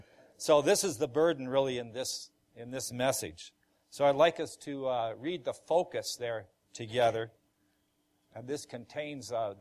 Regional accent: Brooklyn Park, Minnesota, United States; I'm from Brooklyn Park, Minnesota, which is a suburb of Twin Cities, Minneapolis, St. Paul.

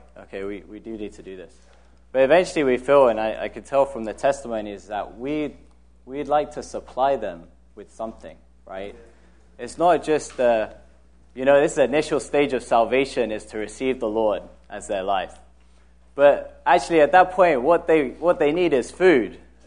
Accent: London, United Kingdom; now in Jerusalem, Israel; I'm from London. Actually, my home now is in Jerusalem. I grew up in London.

